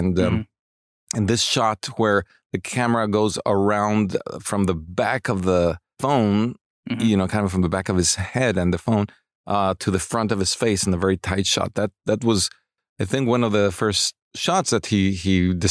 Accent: Mexico City, Mexico; I grew up in Mexico City, but an uncle of mine lived in Los Angeles.

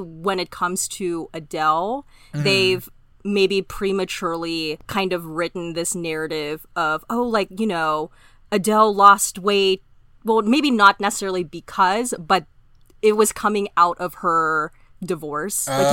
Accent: California, United States; Also, listeners, I'm from Orange County, so all of those like little video clips of like people out and about in Huntington Beach, like I live like about 30, 40 ish minutes away from there

